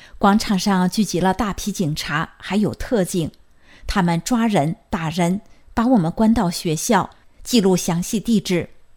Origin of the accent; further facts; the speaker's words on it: Heilongjiang, China; born there; also born or lived in -; 我出生在黑龙江省的一个边塞古城，高中没毕业，我就皈依佛门，成了居士。93年来到现在居住的这座城市。